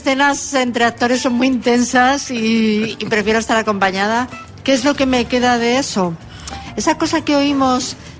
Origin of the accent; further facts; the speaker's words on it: Madrid, Community of Madrid, Spain; accent: Madrid; Me quité mi acento de barrio de Madrid.